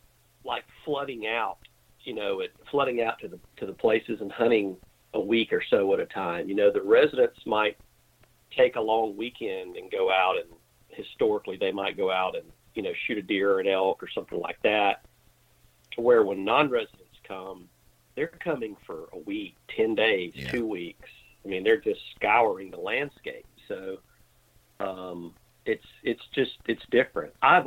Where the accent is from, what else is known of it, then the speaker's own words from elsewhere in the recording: Alabama, United States; No, I'm a South Alabama redneck.